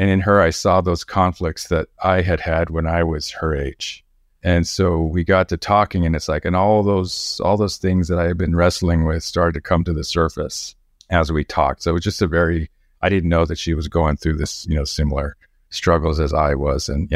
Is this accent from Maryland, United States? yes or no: no; New Mexico, United States; Growing up in New Mexico is a very multicultural state. But I grew up in a part of the North Valley that was gentrifying. It's an old traditional Hispanic part of the Rio Grande Valley, and it was gentrifying.